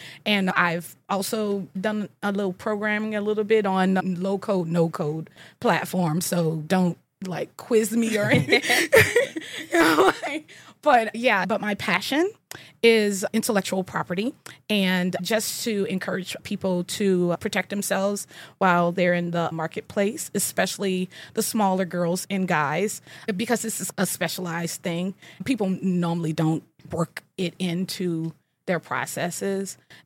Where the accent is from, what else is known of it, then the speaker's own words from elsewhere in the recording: New Orleans, Louisiana, United States; also born or lived in Houston; Sure. So I grew up in New Orleans and went to college in Houston, University of Houston, Cougars